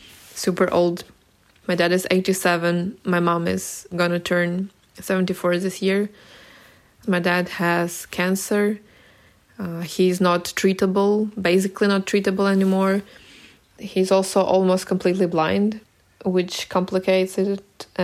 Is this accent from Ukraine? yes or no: yes; Kyiv, Ukraine; I was born and raised in Kyiv. It is my hometown. Yeah, I'm here in Kyiv in my apartment right now with my parents and my dog.